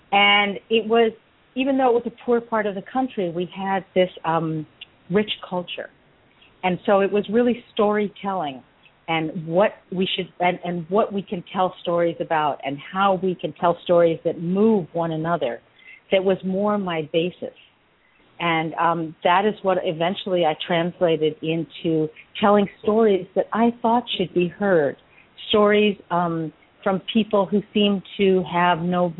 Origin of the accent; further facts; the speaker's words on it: Pennsylvania, United States; That's true. I grew up in a small town near Scranton, P